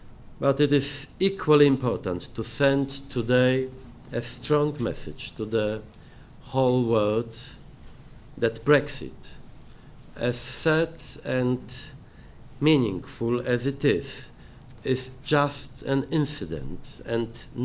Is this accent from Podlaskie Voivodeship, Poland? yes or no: no; Gdańsk, Pomeranian Voivodeship, Poland; it was in my hometown of Gdańsk